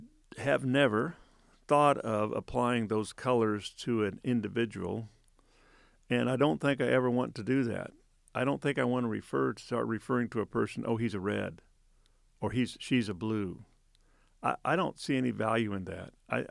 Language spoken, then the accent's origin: English; Oregon, United States; I was raised in Southern Oregon